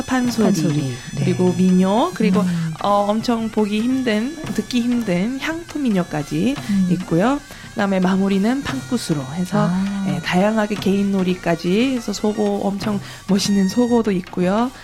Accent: South Korea

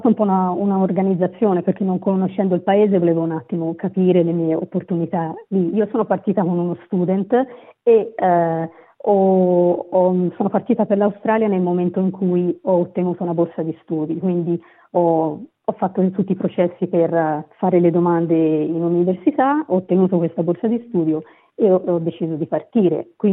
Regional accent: Tuscany, Italy; io vengo dalla provincia di Firenze

